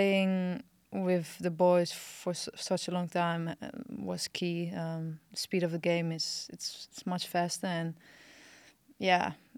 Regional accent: Overijssel, Netherlands; English is a second language; So I grew up in Twente.

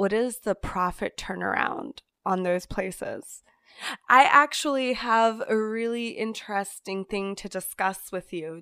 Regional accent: Orlando, Florida, United States; I grew up in Orlando, so I always went to Halloween Horror Nights.

